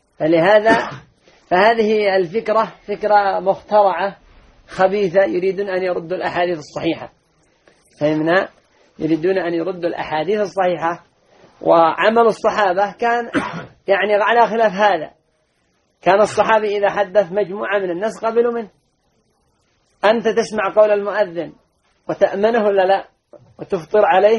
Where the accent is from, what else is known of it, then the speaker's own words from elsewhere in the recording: Yemen; عندنا في اليمن